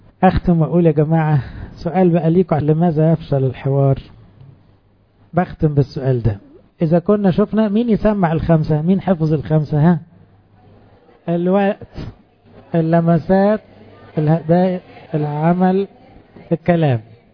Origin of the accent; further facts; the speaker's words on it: Egypt; ليه احنا كمصريين مفيش حديث اكتر من 3 دقايق